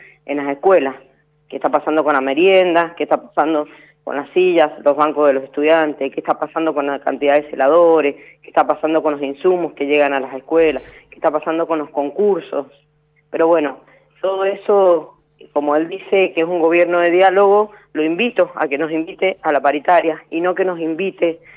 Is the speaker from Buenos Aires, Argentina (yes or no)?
no; Mendoza, Argentina; Cada uno de nosotros somos mendocinos y mendocinas.